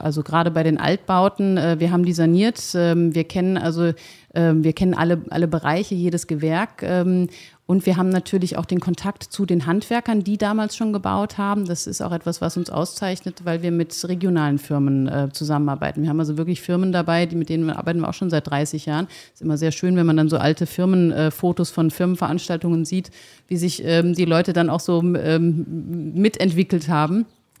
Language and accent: German; Hesse, Germany; also born or lived in Munich; now in Potsdam, Germany; ursprünglich bin ich aus dem Rhein-Main-Gebiet und habe dann über Umwege über München, also über Bayern, wo auch mein Mann herkommt, habe ich dann 2016 bin ich irgendwann in Potsdam gelandet.